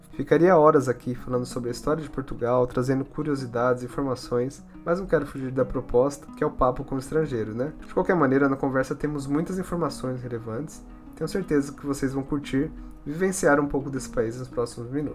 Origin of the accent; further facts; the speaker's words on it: São Paulo, Brazil; Eu sou de São Paulo, eu venho de uma época que a Lusa fez história